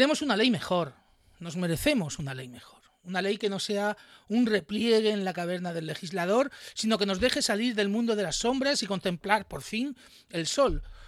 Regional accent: Cartagena, Region of Murcia, Spain; en Los Dolores, Cartagena, de donde soy yo

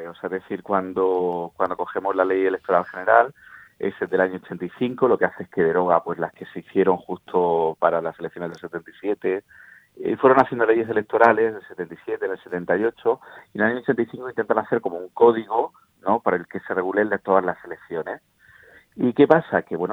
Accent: Spain; estuve viendo el debate, como muchos españoles

